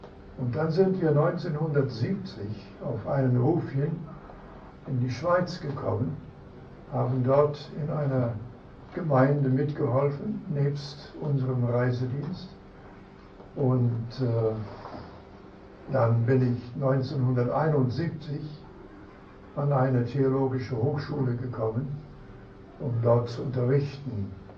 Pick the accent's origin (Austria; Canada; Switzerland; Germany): Canada; Ich bin in Kanada geboren.